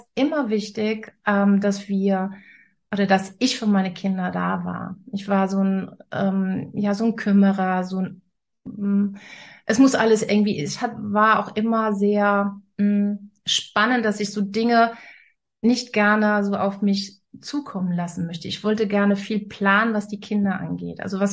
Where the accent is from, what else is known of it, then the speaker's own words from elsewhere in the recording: Rhineland, Germany; Ich komme ja aus dem Rheinland und lebe jetzt im Norden.